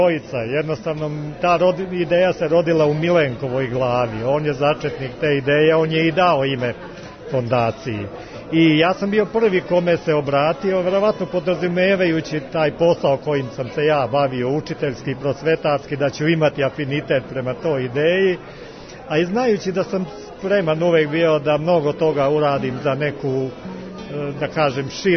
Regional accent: Kosjerić, Šumadija and Western Serbia, Serbia; born there; now in Belgrade, Serbia; svi smo rođeni u Kosjeriću i tu u njegovoj okolini, a ceo radni vek smo sva četvorica proveli u Beogradu.

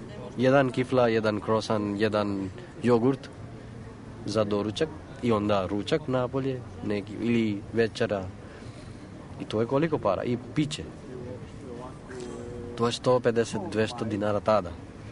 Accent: India; Serbian is a second language; now in Serbia; pitaju, o, odakle si ti? To je prva, i onda kažem iz Indije

